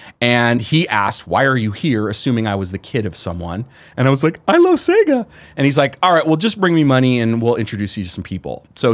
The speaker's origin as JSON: {"language": "English", "town": "San Jose", "region": "California", "country": "United States", "tie": "born or raised there", "said": "because I'm from the Bay Area. So I grew up in San Jose."}